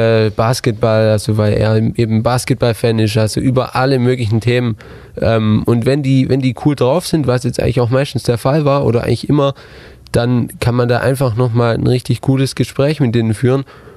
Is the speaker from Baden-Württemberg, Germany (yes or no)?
yes; Baden-Württemberg, Germany; accent: Swabian; dass ich so, ich sag mal, erzogen wurde, dass ich jetzt nicht allzu breit Schwäbisch schwätz, wie wir so schön sagen würden.